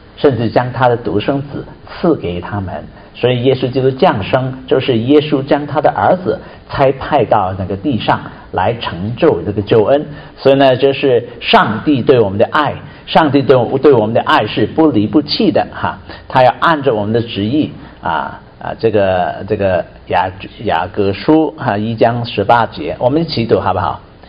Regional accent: China; 所以呢，跟我们中国人跟全世界都有一个很大的关联的啊，

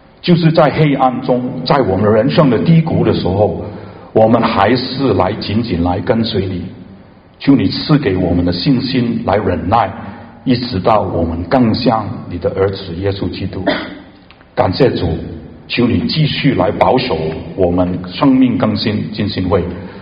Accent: Hong Kong; 我原籍我是在香港出生长大，但是我的父母不是在香港的出生长大的，我父母是来自中国，其实大部分的香港都是来自中国啊。我们是海南人，大家听过海南吧？

